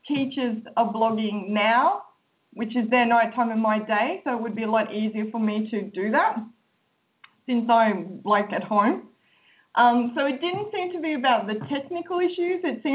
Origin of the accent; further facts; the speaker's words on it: Australia; I first thought it was the fact that I'm Australian